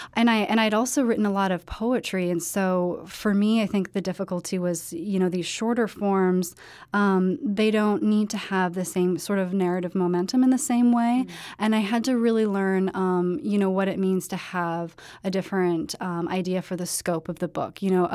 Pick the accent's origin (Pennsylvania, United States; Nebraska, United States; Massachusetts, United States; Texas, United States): Nebraska, United States; Kearney; I grew up on an acreage right outside Kearney, Nebraska, mm-hmm. and I was a tomboy when I was little, and I lived close to the Wood River